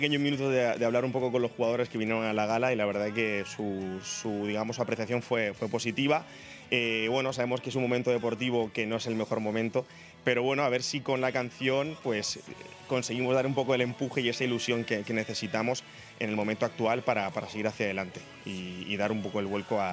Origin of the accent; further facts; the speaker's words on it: Elche, Valencian Community, Spain; yo soy de Elche, igual que Javier Rodríguez, también el guitarrista, los dos somos de Elche